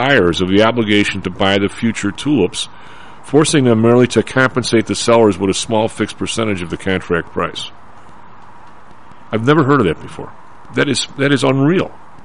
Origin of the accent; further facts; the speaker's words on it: Evergreen Park, Illinois, United States; in when I grew up in Evergreen Park, there were probably six or seven smaller independent grocers in the hood.